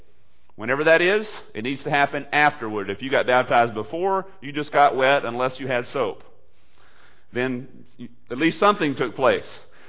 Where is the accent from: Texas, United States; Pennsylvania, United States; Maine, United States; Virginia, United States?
Texas, United States; attention to rain until I moved to South Texas about 17 years ago. Rain never meant anything to me. I grew up in East Texas where we got over 70 inches of rain a year.